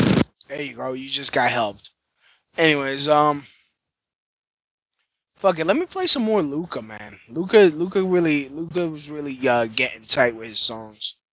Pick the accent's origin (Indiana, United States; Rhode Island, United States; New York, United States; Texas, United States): New York, United States; Brooklyn; Fuck it, I'm from Brooklyn. … all right? I'm from Brooklyn. I'm not trying to be fucking fancy.